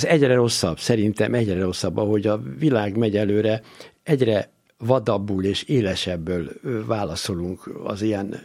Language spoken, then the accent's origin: Hungarian; Hungary; Igen, azok is vagyunk, de elsősorban magyarok vagyunk.